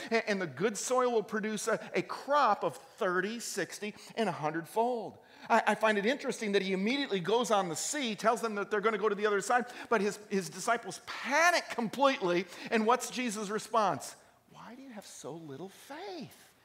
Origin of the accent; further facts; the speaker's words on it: California, United States; Now, I'm from the Bay Area, and from my understanding is it's similar to the Portland area.